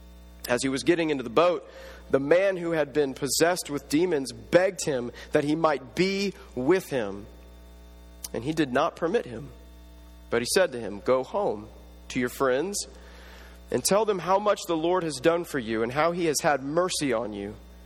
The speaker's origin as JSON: {"language": "English", "region": "Kansas", "country": "United States", "said": "I'm from Kansas originally, married into the East Coast, and I have embraced that term"}